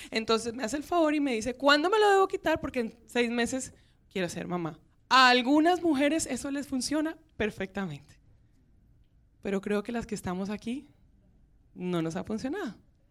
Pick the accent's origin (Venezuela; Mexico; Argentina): Venezuela; moved away as an adult; Somos colombianos también. Bueno, yo soy venezolana, pero criada y de padres colombianos, así que llevo en la sangre la bandeja paisa, el sancocho.